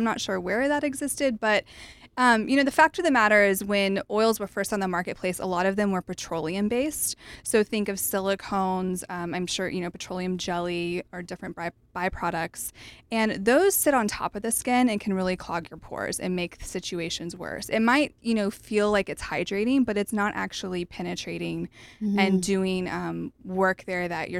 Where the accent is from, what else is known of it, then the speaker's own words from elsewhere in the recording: Oklahoma, United States; I grew up in Oklahoma and just, no knock to Oklahoma, but was not around, you know, farmers markets and healthy eating, and just had the sad American diet.